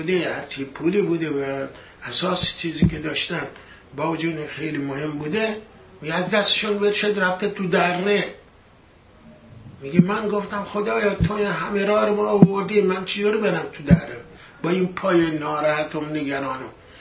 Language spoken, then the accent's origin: Persian; Iran; moved away; من چند دهه پیش که از ایران اومدیم بیرون،